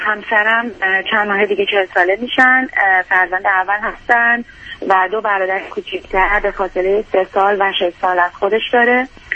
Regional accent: Iran; moved away as an adult; من در ایران لیسانس موسیقی دارم، از در واقع از ایران وقتی که اینجا اومدم

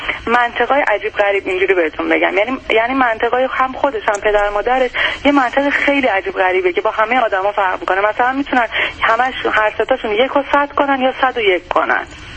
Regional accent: Iran; من ایرانی هستم

